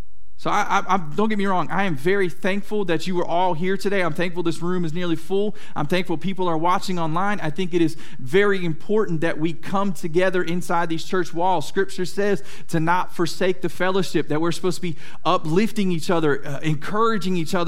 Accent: Jacksonville, United States; now in Mount Olive, United States; I grew up in Jacksonville, and if you weren't at the movie theater on the weekend, you were probably hanging out the mall or something like that. Well, there's not a whole lot of that here in Mount Olive

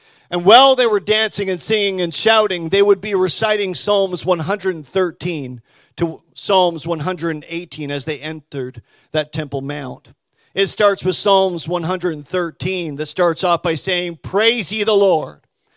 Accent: Carrs, New Brunswick, Canada; I grew up on the Valley Road in Carrs, New Brunswick. Many people might not know where that is, but it's about 40 minutes from here. Little spot of nowheres, really.

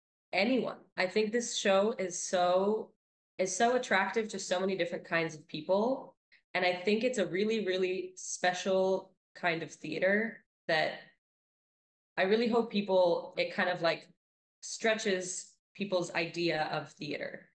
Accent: Israel; I was 15 and I went to see, I grew up in Israel.

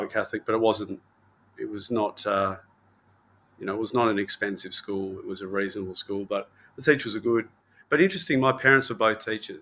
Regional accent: Boya, Western Australia, Australia; also born or lived in Kalamunda; 1980, born in Kalamunda. I grew up in Boya, live in Kalamunda now. But my family has been in this area for generations.

